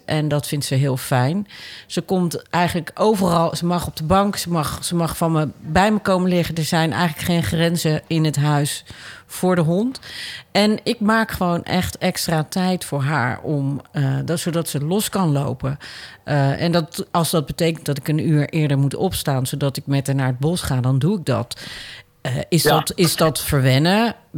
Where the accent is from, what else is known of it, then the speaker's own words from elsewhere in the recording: Rotterdam, South Holland, Netherlands; Ik kom uit Rotterdam, dus dat is echt een beduidend stukje langer rijden.